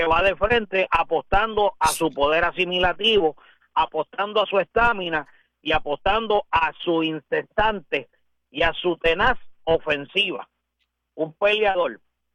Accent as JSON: {"language": "Spanish", "country": "Puerto Rico", "said": "como puertorriqueño y como humano"}